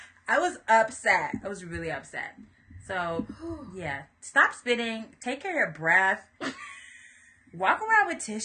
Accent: Florida, United States; Growing up in Florida, I'm going to tell you this right now.

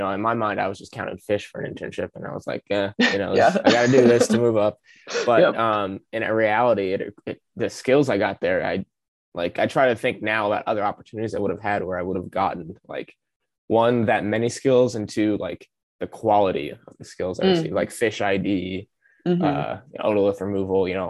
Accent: Florida, United States; I grew up on the Indian River Lagoon

